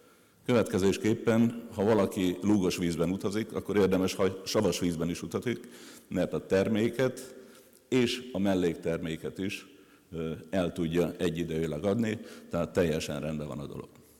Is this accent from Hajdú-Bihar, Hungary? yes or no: yes; Debrecen, Hajdú-Bihar, Hungary; én ugye Debrecenből jövök